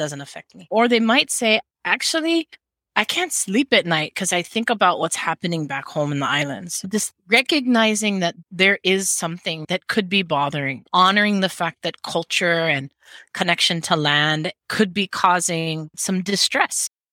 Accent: Hawaii, United States; As a Hawaiian, I dance hula. I danced hula when I was in Seattle too.

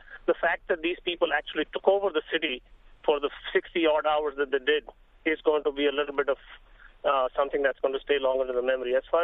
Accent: Mumbai, Maharashtra, India; now in Freehold, United States; I grew up in Bombay, and as it was called then

